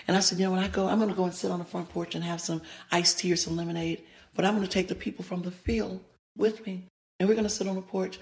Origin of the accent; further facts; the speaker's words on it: the South, United States; one of the things growing up in the South that I always yearned and always desired was to have a daddy.